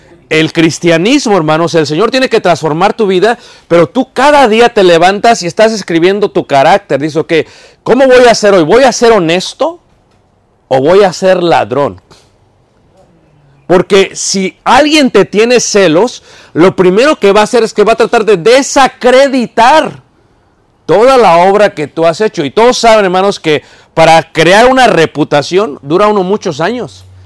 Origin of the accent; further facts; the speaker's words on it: Mexico City, Mexico; yo soy de Ciudad de México.